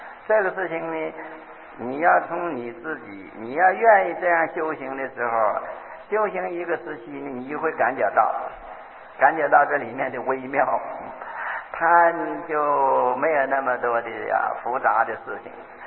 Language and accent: Chinese; China